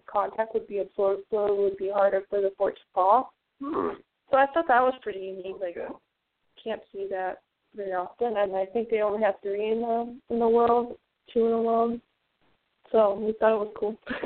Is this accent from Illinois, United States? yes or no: yes; Chicago, Illinois, United States; because we're from Chicago, and it's kind of hard to go to Texas and then come all the way back and visit their parks.